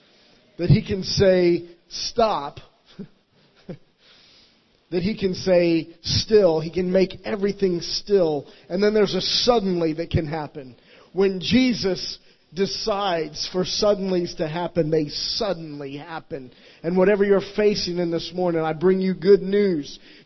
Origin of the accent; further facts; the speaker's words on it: Florida, United States; We don't get hurricanes in Europe. Hallelujah. But I'm from Florida